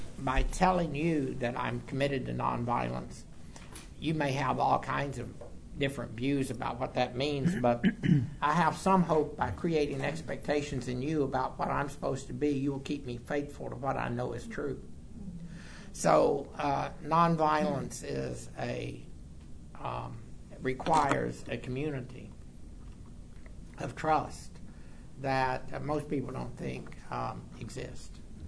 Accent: Texas, United States; I'm obviously a violent son of a bitch. I'm a Texan.

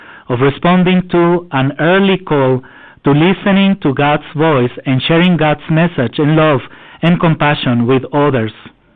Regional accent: Baja California, Mexico; Growing up in La Frontera between Mexicali and Calexico made me aware of borders and walls. We Mexicans were never fully accepted on the other side of the Mexican border

